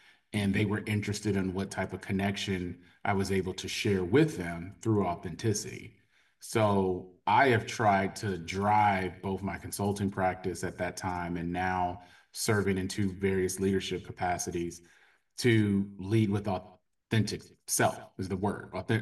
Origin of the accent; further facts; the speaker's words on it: Indianapolis, Indiana, United States; So Stanley Electronic Security was based out of my hometown of Indianapolis, Indiana.